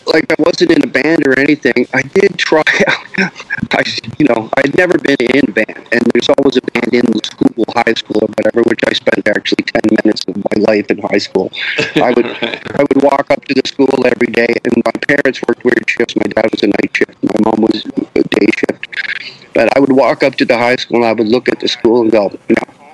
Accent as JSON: {"language": "English", "town": "Newmarket", "region": "Ontario", "country": "Canada", "tie": "born or raised there", "also_born_or_lived": "Jacksonville, United States", "said": "I grew up, I was born in Newmarket, just down the street from here. And, but I had restless parents, and we moved to Florida in the 60s."}